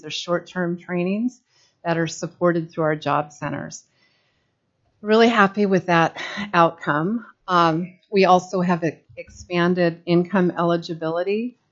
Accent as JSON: {"language": "English", "town": "Juneau", "region": "Alaska", "country": "United States", "tie": "born or raised there", "said": "I grew up in Juneau, longtime family ties here in the region. My great-grandparents first settled in Wrangell. They were immigrants from Sweden, and my family has been here ever since."}